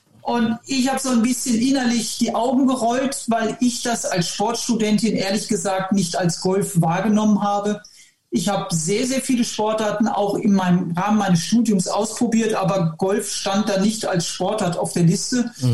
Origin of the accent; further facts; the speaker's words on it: Detmold, North Rhine-Westphalia, Germany; Ja, genau. Ich bin in Detmold aufgewachsen, ganz richtig.